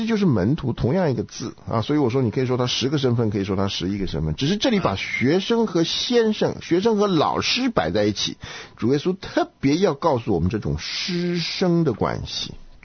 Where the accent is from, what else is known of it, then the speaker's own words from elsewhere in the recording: China; 也不是我们中国人讲的要青出于蓝